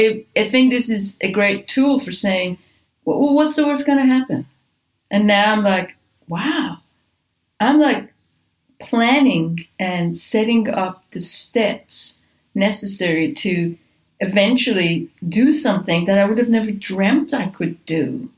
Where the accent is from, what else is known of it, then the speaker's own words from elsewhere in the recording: Iran; I was raised in Iran. I was a few years there.